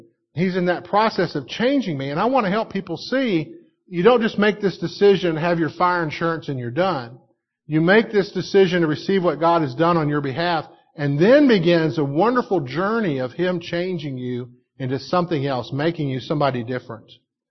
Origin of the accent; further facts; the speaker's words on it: Texas, United States; I grew up in Texas. I'm a person that grew up in an evangelical tradition.